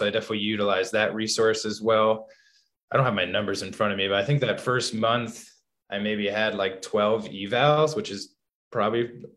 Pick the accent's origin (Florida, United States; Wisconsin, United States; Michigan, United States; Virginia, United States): Wisconsin, United States; Or like, God, the Badgers suck this year. I'm originally from Wisconsin.